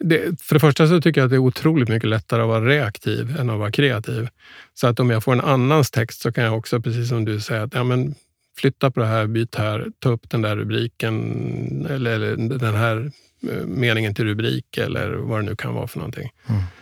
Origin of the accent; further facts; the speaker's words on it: Sandviken, Gävleborg County, Sweden; born there; vi hamnade i Sandviken, eller att jag föddes i Sandviken.